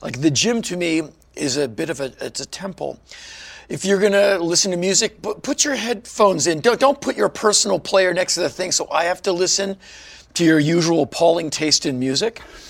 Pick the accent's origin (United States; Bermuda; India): United States; Where are you from? I'm from America.